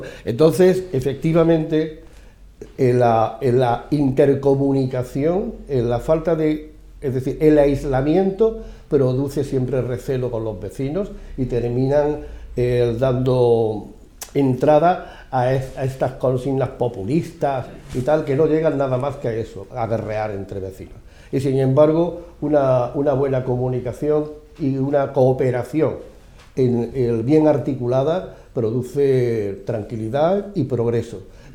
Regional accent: Andalusia, Spain; nosotros, los andaluces, no solamente somos una parte de Castilla, hay otra parte que somos nosotros, ¿no?, que sería descendientes de esa comunidad que es tan diferente, que es el Reino de Granada

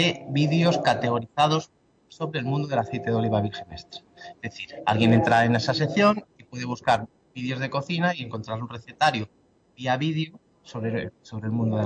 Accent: Palencia, Castile and León, Spain; Soy del norte de Castilla, de Palencia.

